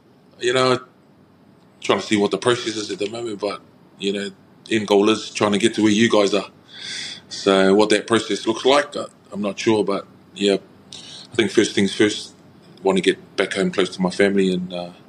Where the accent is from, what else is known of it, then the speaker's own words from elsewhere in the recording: South Auckland, Auckland, New Zealand; Born and bred in South Auckland. My parents were born in Samoa.